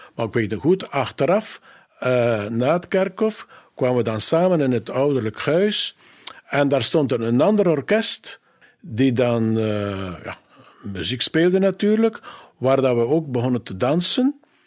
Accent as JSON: {"language": "Dutch", "country": "Belgium", "said": "iets waar dat men enorm als Europeaan voor gevoelig is, en zeker als Belg, omdat het..."}